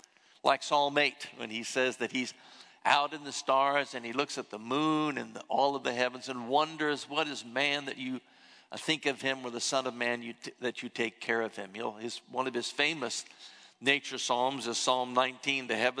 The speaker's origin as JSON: {"language": "English", "region": "Ohio", "country": "United States", "tie": "born or raised there", "said": "And reminded me when I was a boy growing up in Ohio, I know this is strange, but I used to love summer thunderstorms."}